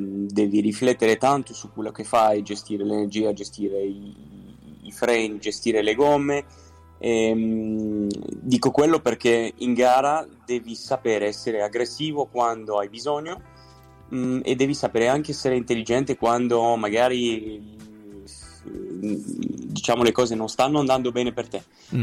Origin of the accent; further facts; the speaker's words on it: Geneva, Switzerland; è vero che sono svizzero, sono nato e cresciuto a Ginevra, però i miei genitori sono italiani